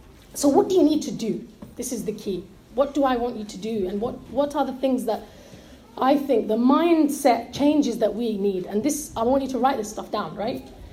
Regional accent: Barnet, London, United Kingdom; growing up in the West, alhamdulillah, we've picked up a lot of good things as well from growing up here. However, we've often been programmed to dislike motherhood, right? I remember there was a project in my girls' school. I went to a girls' school in Barnet.

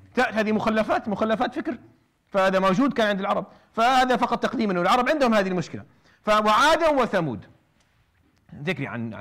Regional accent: Rif Dimashq, Syria; كنا عايشين نحن في ضيعه ما في بيننا وبين الضيعه الثانيه حدود، يعني ما نعرف وين تخص ضيعتنا وتبدا ضيعتهم. مدرستنا هذا بيناتنا، يعني المدرسة الثانوية بين الضيعتين بين كفر حور وبيت تيمة

